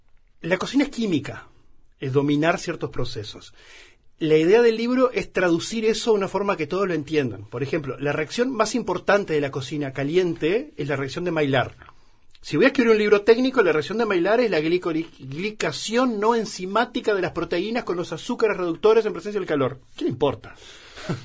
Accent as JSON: {"language": "Spanish", "region": "Artigas", "country": "Uruguay", "tie": "born or raised there", "said": "Soy de la frontera, soy de Ortigas. O sea, crecí con la cultura brasilera, dos idiomas, hablas español y portugués, sin problemas."}